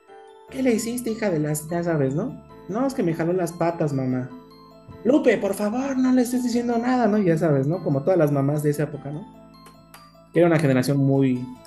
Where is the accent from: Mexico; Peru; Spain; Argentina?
Mexico; Tlaxcala; porque ellos venían de Tlaxcala, que es donde es mi pueblo, ¿no?